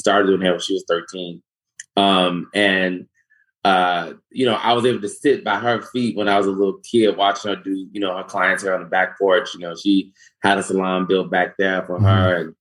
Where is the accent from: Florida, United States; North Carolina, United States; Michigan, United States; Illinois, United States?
Illinois, United States; Chicago; I grew up in Roseland. I grew up in Roseland on 112th at Edinburgh. I went to Percy L. Julian High School. So I was deep in the South, though.